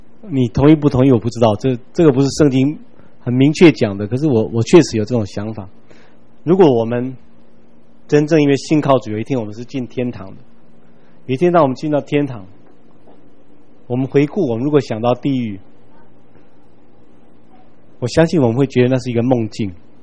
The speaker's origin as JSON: {"language": "Chinese", "country": "China", "said": "我们中国人说不定你也还有这种观念，想到鬼比较多想到是人死后变成的。"}